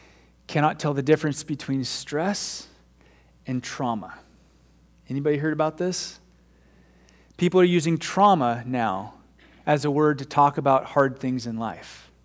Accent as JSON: {"language": "English", "town": "Portland", "region": "Oregon", "country": "United States", "tie": "born or raised there", "said": "I lived in Portland. I was born and raised in Portland."}